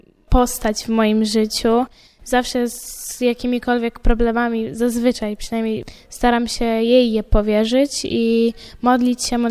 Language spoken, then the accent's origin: Polish; Kalisz, Greater Poland Voivodeship, Poland; Jestem z Kalisza